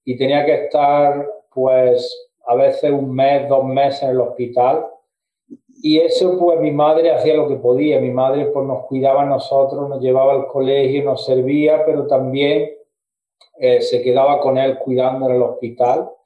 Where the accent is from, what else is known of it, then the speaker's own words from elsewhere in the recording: Granada, Andalusia, Spain; Yo soy originario de Granada, España, que está una ciudad que está al sudeste de España. Yo tengo 47 años. Fue yo allí nací.